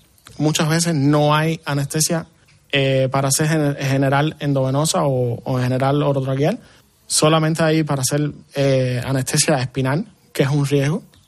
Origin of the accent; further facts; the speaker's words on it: Cuba; moved away as an adult; now in Cobija, Bolivia; Hoy precisamente hace un mes que salimos de Cuba, digamos el 19 de abril, acá a Cobijo. Nosotros venimos directamente a Cobijo.